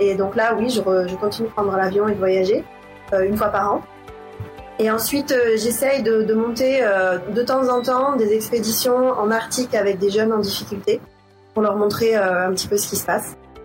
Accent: Marseille, Provence-Alpes-Côte d'Azur, France; je suis Marseillaise, j'ai 35 ans, j'ai deux enfants et puis je viens d'une famille qui est arrivée d'Afrique du Nord, qui a dû partir en très peu de temps, donc qui est arrivée à Marseille.

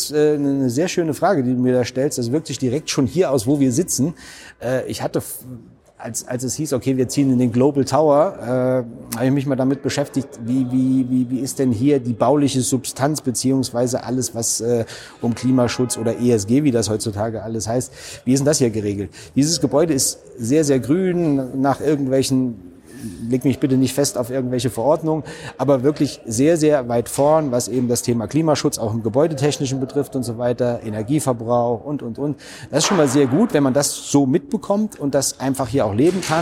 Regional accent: Thuringia, Germany; now in Frankfurt, Germany; ich komme aus Thüringen, ich komme vom Dorf.

